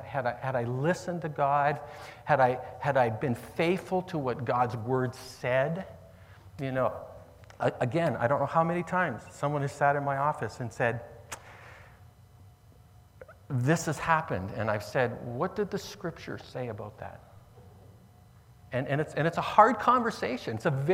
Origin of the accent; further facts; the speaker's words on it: Canada; We don't understand this thing of kingship because we're Canadian in a modern world. And I'm going to get to the Canadian thing in just a minute.